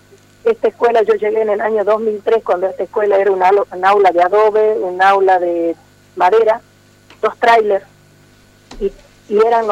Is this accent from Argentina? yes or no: yes; Salta, Argentina; yo vengo del Chaco Salteño